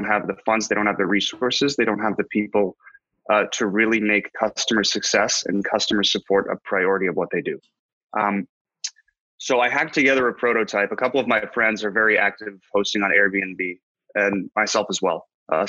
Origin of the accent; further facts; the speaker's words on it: Cambridge, Massachusetts, United States; I'm from Boston. I grew up in Cambridge in Boston. I went to school at BU for computer engineering.